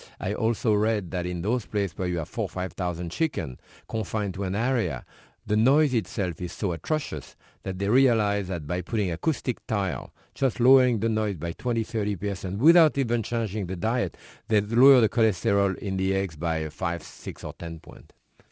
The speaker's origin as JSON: {"language": "English", "region": "Connecticut", "country": "United States", "accent": "Connecticut", "said": "Of course, my accent is more from Connecticut than from here."}